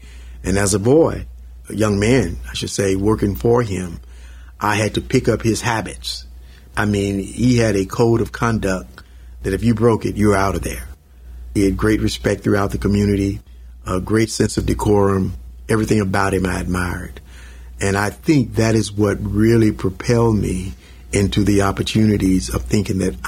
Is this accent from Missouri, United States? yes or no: no; Glen Allen, Virginia, United States; It's just something I picked up growing up in Glen Allen, that if you can own your own business, that's the thing to do.